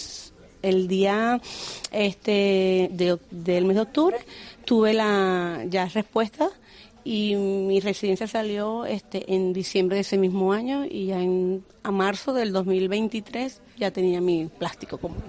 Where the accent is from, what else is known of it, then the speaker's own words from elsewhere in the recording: Venezuela; tengo mi residencia ya. Me toca renovar mi residencia el próximo año. Y bueno, soy de Venezuela